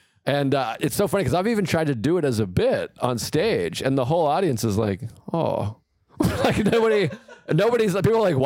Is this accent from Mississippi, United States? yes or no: no; Massachusetts, United States; My family, we always went up to Maine because we grew up in Massachusetts.